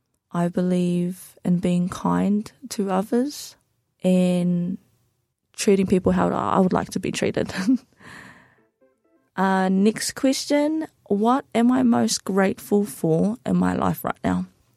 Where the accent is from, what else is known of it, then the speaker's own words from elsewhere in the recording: Tolaga Bay, Gisborne, New Zealand; also born or lived in Te Kaha / Hicks Bay / Te Araroa; now in Dunedin, New Zealand; I have been living in Dunedin for 6 years now, going into my seventh. And I moved here from Tolaga Bay, which is in the North Island, around north of Gisborne. That is one of the towns that I grew up